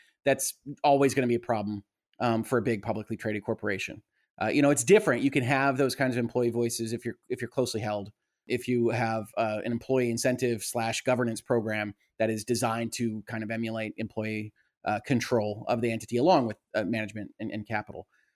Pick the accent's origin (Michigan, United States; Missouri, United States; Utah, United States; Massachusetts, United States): Michigan, United States; Detroit; I'm from the Detroit area. We are unionized here in Michigan